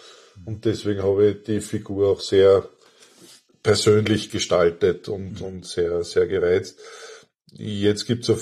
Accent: Austria; ich bin Österreicher, ich lese österreichische Literatur

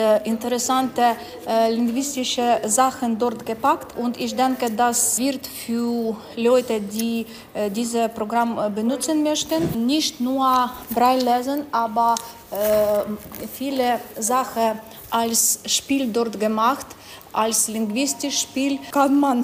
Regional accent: Ukraine; first language uk; German is a second language; now in Germany; Ich habe in Deutschland für 2,5 Jahre gewohnt. Ich auch komme hier wegen des Krieges und ich lerne Deutsch gerne und ich kenne sehr gut Ukrainisch, das ist meine Muttersprache.

